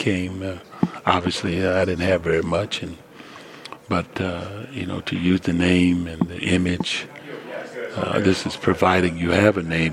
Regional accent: Chicago, Illinois, United States; I said, I'm from Chicago, and I've watched you play, and I think you can help us.

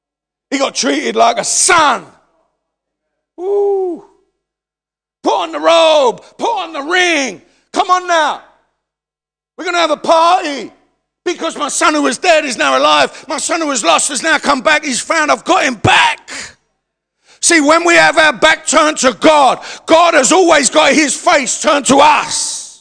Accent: London, United Kingdom; born there; I was born in the East End. Amen? I was an ethnic minority. Come on now. All right, let's have it right. Amen? I'm a white Englishman.

